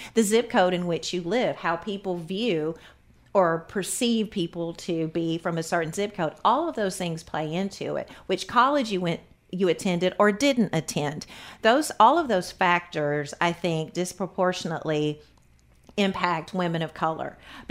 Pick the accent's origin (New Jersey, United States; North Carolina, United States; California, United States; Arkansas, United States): Arkansas, United States; Searcy; So if I'm from Searcy, Arkansas. So once again, not being from Little Rock, it's like, oh, then it's a scramble.